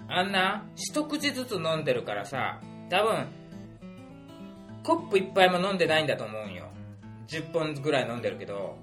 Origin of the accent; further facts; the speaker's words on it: Matsuyama, Ehime, Japan; 松山生まれの松山育ちの … にはちょっと合わん。